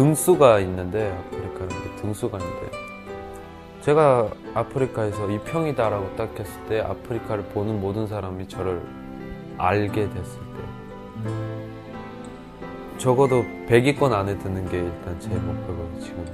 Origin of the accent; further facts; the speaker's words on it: North Korea; now in South Korea; 저는 그냥 고향이 북한인 똑같은 사람이에요.